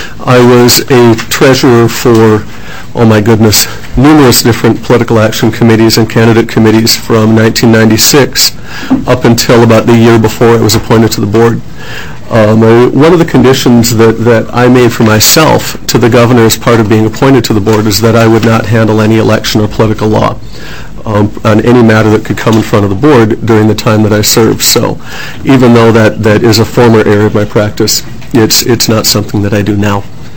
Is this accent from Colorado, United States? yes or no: no; New Brighton, Minnesota, United States; I grew up in Minnesota, in New Brighton, not far from Representative Runbeck's district.